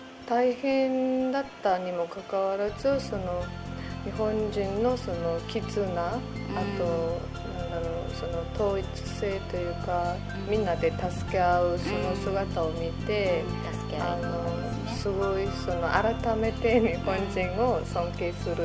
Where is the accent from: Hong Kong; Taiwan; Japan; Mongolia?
Mongolia; Japanese is a second language; 私留学生としてその地震が起こった時、私はモンゴル出身なので、